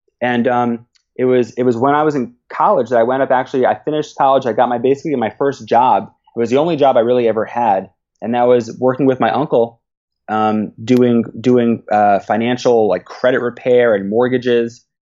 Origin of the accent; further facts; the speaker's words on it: New York, United States; I grew up in New York, and I went to elementary school, high school, Queens College.